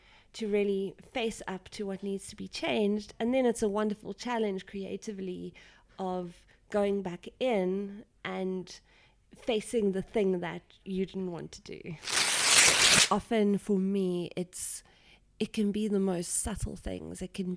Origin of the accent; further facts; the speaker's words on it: South Africa; Another thing with me is that being South African, I'll sometimes include things in the plots.